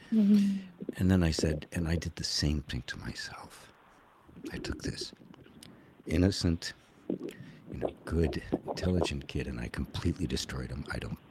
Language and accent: English; Illinois, United States; I'm sleeping on the floor in this house in the middle of Wisconsin. I grew up in Illinois